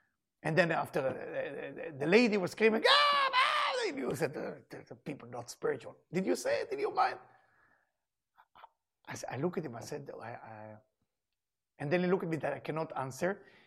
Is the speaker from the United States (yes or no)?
yes; New York, United States; now in Florida, United States; So in the beginning, I was judging because I came from New York.